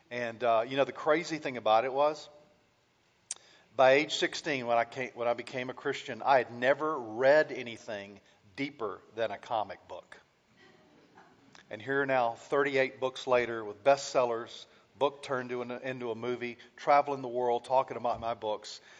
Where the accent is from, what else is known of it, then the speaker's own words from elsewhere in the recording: the South, United States; had a basic knowledge because I grew up in the South and everybody knew something about God in the South.